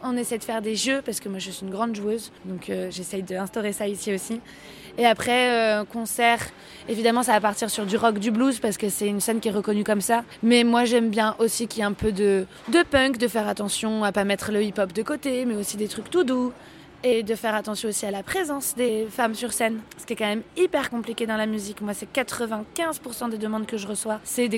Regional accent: Nantes, Pays de la Loire, France; je suis nantaise de ce quartier-là aussi, qui est le quartier de l'île de Nantes, au centre de l'île de Nantes, donc Mangin-Beaulieu, qui a énormément évolué, où j'ai grandi

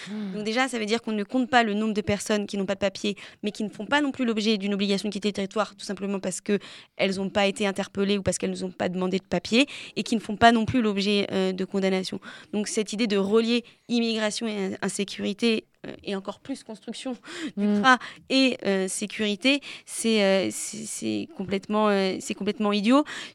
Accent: Nantes, Pays de la Loire, France; C'est vrai que comme on est nantais et nantaise, on va déjà en enlever un.

